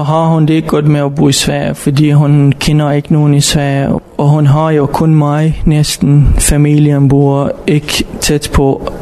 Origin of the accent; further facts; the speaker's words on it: Baghdad, Baghdad Governorate, Iraq; Danish is a second language; now in Denmark; Jeg kommer fra Irak. Fra Bagdad.